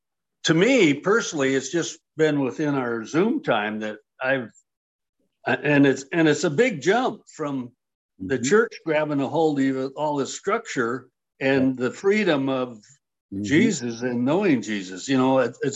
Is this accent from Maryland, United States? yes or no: no; North Dakota, United States; born there; moved away; also born or lived in Oregon; And we were farmers in North Dakota, and then, they had the drought and all that, so we came west to Oregon, and tried and true Catholic family all the way